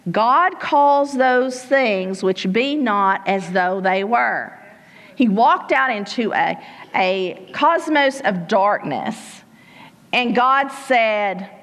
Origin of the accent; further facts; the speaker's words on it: England, Arkansas, United States; we grew up in England, Arkansas